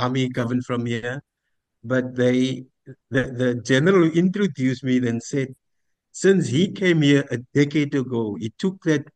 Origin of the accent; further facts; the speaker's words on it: Paarl, Western Cape, South Africa; I'm from West Cape, born and bred in a small, not now any small anymore. In the 60s, it was quite small, Paarl, outside of Cape Town